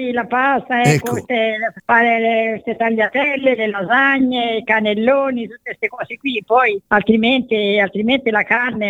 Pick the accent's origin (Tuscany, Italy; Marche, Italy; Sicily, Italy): Tuscany, Italy; Grazie, sì, siamo toscani